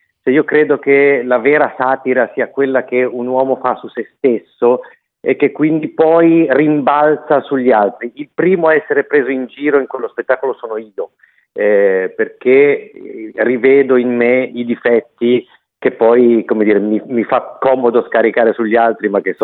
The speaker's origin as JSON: {"language": "Italian", "town": "Genoa", "region": "Liguria", "country": "Italy", "said": "io da buon genovese riesco sempre a essere mugugnone"}